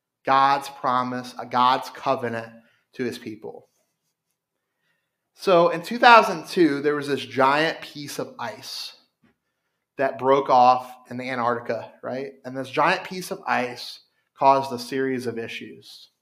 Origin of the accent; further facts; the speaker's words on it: Louisiana, United States; I grew up on the Mississippi, so, and we knew after a certain point, like, it was not safe.